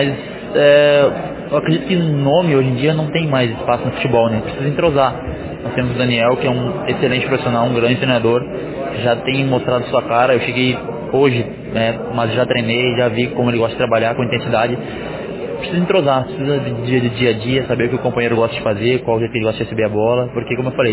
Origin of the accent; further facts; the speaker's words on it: Rio Grande do Sul, Brazil; Eu sou residente, sou gaúcho do Rio Grande do Sul.